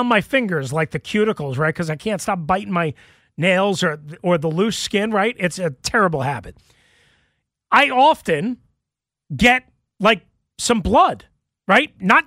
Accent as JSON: {"language": "English", "region": "New York", "country": "United States", "tie": "born or raised there", "moved": "yes", "said": "I grew up on Long Island. Mm. I rooted for the Giants as a kid. As soon as I faithfully moved here 17, 18 years ago, I became a Commanders fan."}